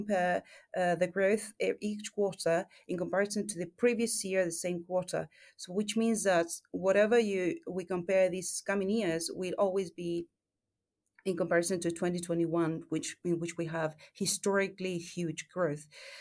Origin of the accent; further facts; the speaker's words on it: Argentina; English is a second language; moved away as an adult; now in Sweden; I don't come from Sweden. I come from Argentina, and I've been living in Sweden for 10 years